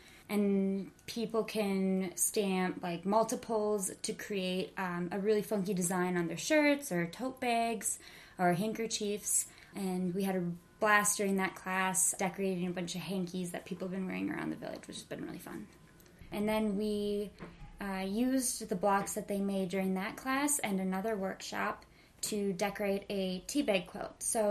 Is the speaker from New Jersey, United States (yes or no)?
no; Minnesota, United States; also born or lived in Wisconsin; I am from the Midwest, Minnesota and Wisconsin.